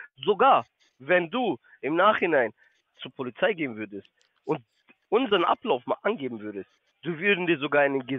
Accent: Düsseldorf, North Rhine-Westphalia, Germany; Gebürtiger Düsseldorfer

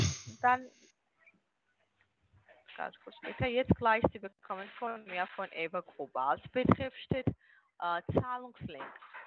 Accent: Athens, Attica, Greece; Ach so, ich bin aus Griechenland.

